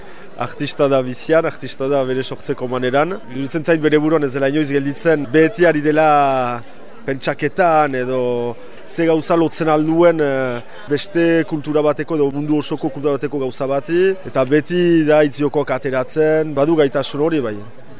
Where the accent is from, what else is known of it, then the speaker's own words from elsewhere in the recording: Sare, Nouvelle-Aquitaine, France; Sarakoa naiz. 36 urte ditut